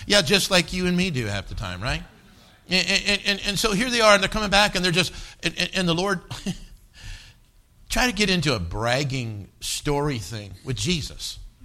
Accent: Cody, Wyoming, United States; I grew up in Cody, Wyoming, and then his papa's Pastor Ross, and that's just so sweet.

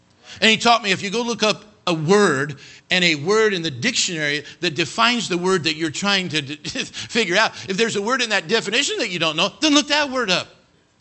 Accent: Cody, Wyoming, United States; I grew up in Cody, Wyoming. We didn't have a very big vocabulary, okay?

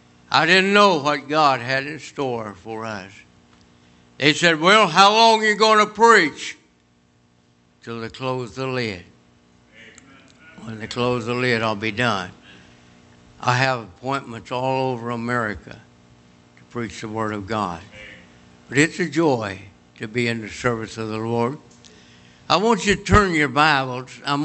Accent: Kentucky, United States; I'm from Kentucky. I didn't know anything but the Army.

